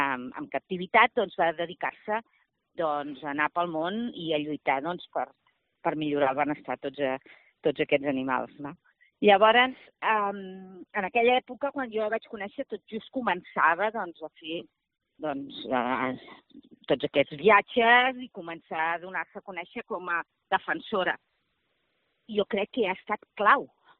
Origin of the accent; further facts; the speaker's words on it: Catalonia, Spain; primer que nosaltres som catalans, aquesta és la diferència principal